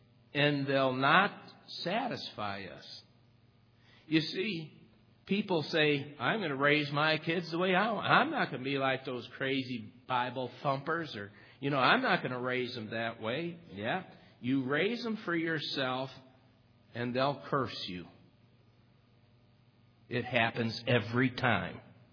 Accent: United States; born there; I praise God that I was born in America.

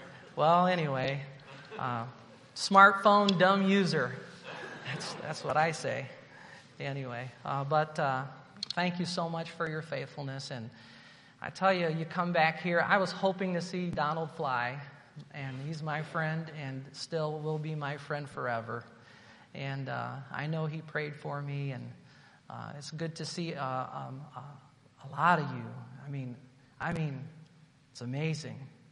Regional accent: Angeles City, Central Luzon, Philippines; as a 15-year-old teenager growing up in Angeles City, Philippines.

